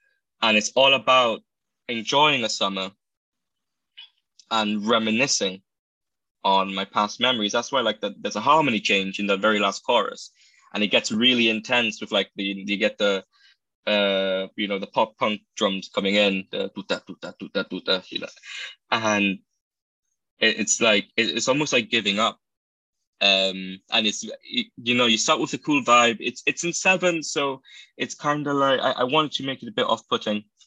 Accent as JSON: {"language": "English", "country": "Gibraltar", "tie": "born or raised there", "said": "what I experienced as a kid growing up in Gibraltar during summer."}